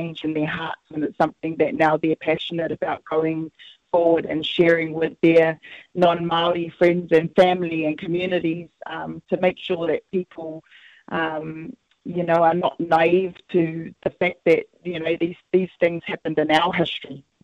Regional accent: United States; So I grew up in the United States while my dad was doing his doctorate over there.

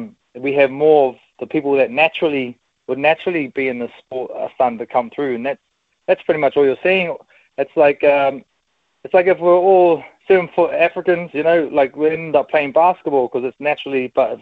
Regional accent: Ahiri, Northland, New Zealand; I grew up in a place called Ahiri, inland from Opononi or Waitangi, so in the centre of the far north-ish.

